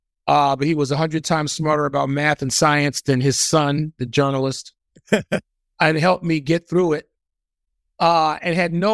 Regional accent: Chicago, Illinois, United States; being on the South Side, growing up on the South Side, I'd never been to Wrigley Field. My father refused to take us to Wrigley Field, but it was light years from 82nd and Wentworth where I grew up.

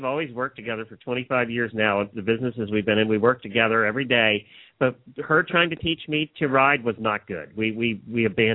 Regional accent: New England, United States; We, you know, growing up in New England area, you know, up in the Northeast, you get to love Dunkin' Donuts

